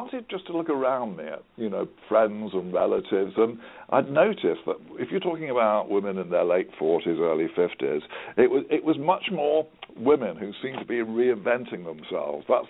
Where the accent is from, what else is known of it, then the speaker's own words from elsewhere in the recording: England, United Kingdom; I'm writing as an English author and it was first published in England